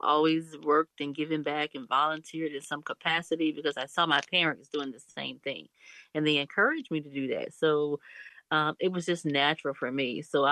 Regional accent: Jacksonville, Florida, United States; Yes, I am a Jacksonville native.

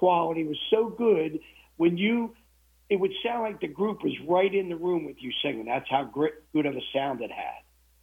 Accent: Philadelphia, Pennsylvania, United States; now in Kissimmee, United States; No, I'm from Philadelphia, but I live in Kissimmee.

